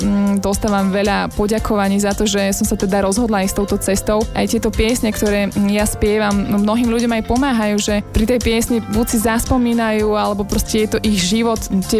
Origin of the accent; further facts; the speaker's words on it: Žilina Region, Slovakia; ja, čo pochádzam z Kysúc, my máme skôr také kroje tmavšie